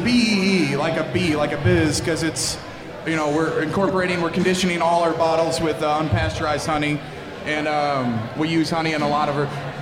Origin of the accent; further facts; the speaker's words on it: Indiana, United States; moved away as an adult; now in New York, United States; I'm from Indiana.